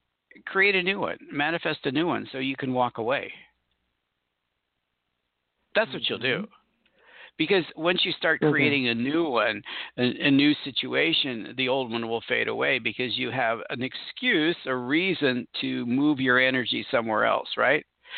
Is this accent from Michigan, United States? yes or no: yes; Rochester Hills, Michigan, United States; also born or lived in Detroit; I was born in Detroit, see, a long time ago. Lived outside of Detroit. If you know where Rochester Hills is, that's where we had a farm, small little farm.